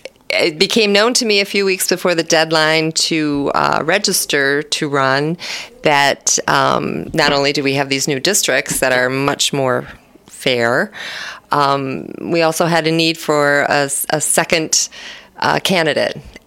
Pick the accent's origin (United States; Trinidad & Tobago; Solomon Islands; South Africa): United States; Michigan; moved away as an adult; now in La Crosse, United States; I grew up in Michigan. Big water girl, and about 30 years ago, just under 30 years ago, I moved to the La Crosse area